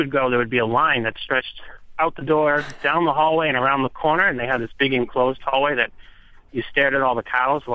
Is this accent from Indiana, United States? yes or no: no; Everett, Massachusetts, United States; Growing up in Everett, we would always drive up, and it would kind of be a big adventure to go up to Saugus